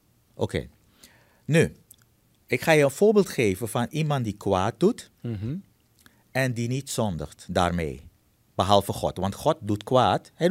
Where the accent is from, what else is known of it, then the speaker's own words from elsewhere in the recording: Suriname; moved away; also born or lived in Netherlands; Ik ben in Suriname geboren en getogen. Mm-hmm. Ik ging naar Nederland, ik heb daar 32 jaar gewoond.